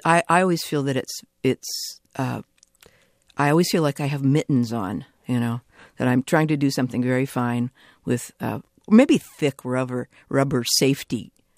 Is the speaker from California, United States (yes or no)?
yes; California, United States; I got a really strong sense of being a Californian, being a Westerner particularly.